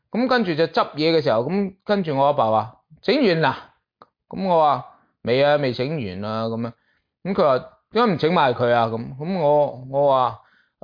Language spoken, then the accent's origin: Cantonese; Guangdong, China; 我哋廣東人成日都講